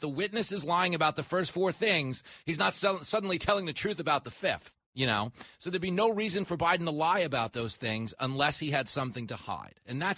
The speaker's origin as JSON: {"language": "English", "town": "Levittown", "region": "New York", "country": "United States", "tie": "born or raised there", "said": "Listen, I grew up at the Roosevelt Raceway. I grew up in Levittown."}